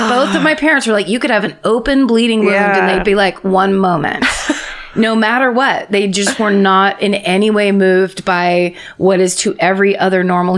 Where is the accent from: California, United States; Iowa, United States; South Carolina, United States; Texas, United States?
Texas, United States; Dallas; I'm from Dallas, Texas, and people here love to go to the dirty ass lakes and go tubing.